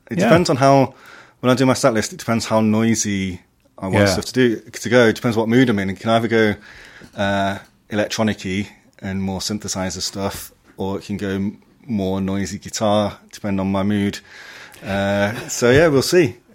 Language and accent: English; West Midlands, United Kingdom; Because I'm from the West Midlands, it's most of my accent's gone, but every now and again it kind of sticks in certain